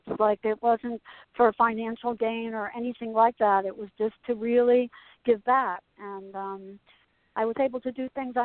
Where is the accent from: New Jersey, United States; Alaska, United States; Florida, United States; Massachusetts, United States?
New Jersey, United States; Asbury Park; I grew up in Asbury Park. I grew up in Asbury Park, and I went to Asbury, school there, and my grandmother lived there, and I lived two blocks up from the Wonder Bar.